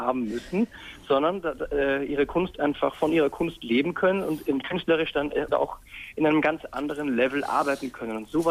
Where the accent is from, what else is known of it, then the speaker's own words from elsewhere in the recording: Vienna, Austria; Ich bin ja Österreicher gebürtig und ich komme aus Wien und so.